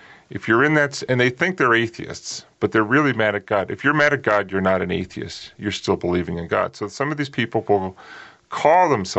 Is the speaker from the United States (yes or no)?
yes; New England, United States; And I was raised a traditional Catholic in New England.